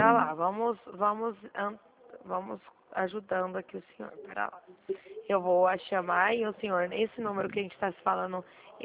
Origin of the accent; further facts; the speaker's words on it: São Paulo, Brazil; sou do estado de São Paulo.